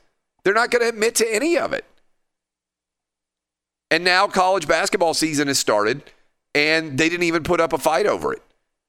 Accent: Nashville, Tennessee, United States; I'm going to the game between the Titans and the Browns on Sunday here in my hometown of Nashville.

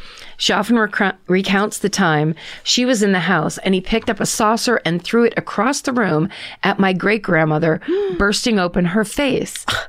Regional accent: Abertillery, Wales, United Kingdom; So as I mentioned, I'm from Wales. Okay, quit bragging. More specifically, Abertillery.

